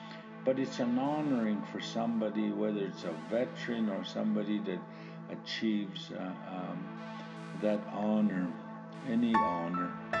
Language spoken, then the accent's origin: English; Alberta, Canada; I'm from the Piikani First Nation.